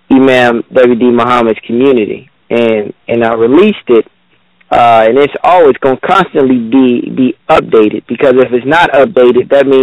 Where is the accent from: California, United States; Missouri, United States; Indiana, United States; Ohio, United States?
California, United States; Los Angeles; now in Atlanta, United States; Miriam was one of me and my brothers and sisters' babysitters growing up in Los Angeles.